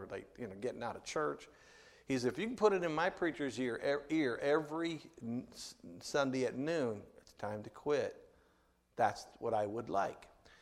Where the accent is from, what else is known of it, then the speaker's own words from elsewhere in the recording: Lansing, Michigan, United States; I grew up in Lansing. That's the home of the Spartans, of course